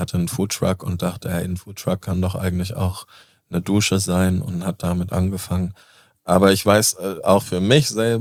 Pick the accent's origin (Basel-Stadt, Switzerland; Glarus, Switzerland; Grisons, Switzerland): Basel-Stadt, Switzerland; Basel; Ich komme aus Basel.